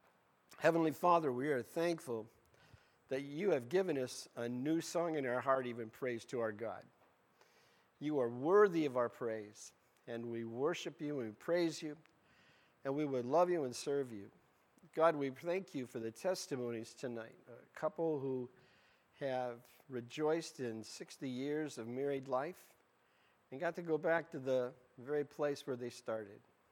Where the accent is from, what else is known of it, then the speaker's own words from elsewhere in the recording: Davison, Michigan, United States; I'm from Davison. I said, I know Mount Morris Community Church. I know Mount Morris because I'm from Davison.